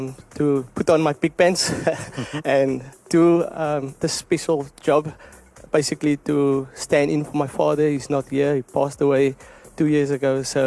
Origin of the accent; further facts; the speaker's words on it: Katu, Northern Cape, South Africa; I come from Katu, a small mining village. I work at the Season Mine.